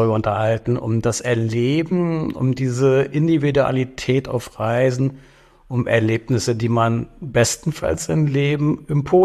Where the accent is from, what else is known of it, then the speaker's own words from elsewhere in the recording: Berlin, Germany; ich bin Berliner und seit 1989 in dem wunderbarsten Job dieser Welt, nämlich in der Sektion Reise tätig.